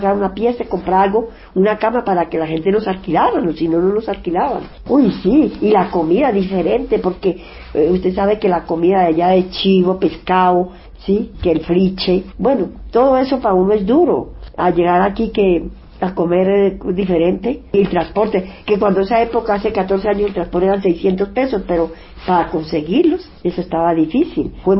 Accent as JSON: {"language": "Spanish", "town": "Pasto", "region": "Nariño", "country": "Colombia", "said": "No, yo soy de Pasto."}